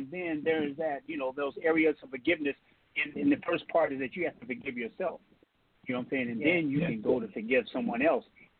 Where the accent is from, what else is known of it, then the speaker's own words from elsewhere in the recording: California, United States; I'm from California.